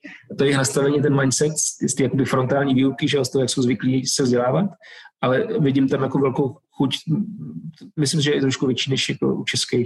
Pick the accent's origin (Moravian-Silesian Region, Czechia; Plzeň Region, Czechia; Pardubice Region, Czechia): Moravian-Silesian Region, Czechia; Karviná; já jsem teda z Karvina